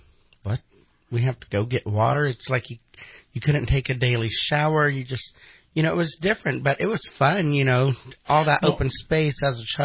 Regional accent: Pine Grove, California, United States; I grew up in Pine Grove right out here, you know, and we weren't rich or anything.

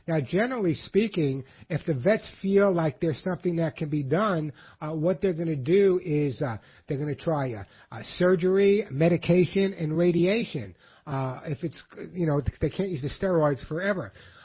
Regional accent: Long Island, New York, United States; I miss Long Island. I miss, never know her from Long Island because I totally lost my accent, right? But I miss that cold Christmas. I miss Manhattan at Christmas season.

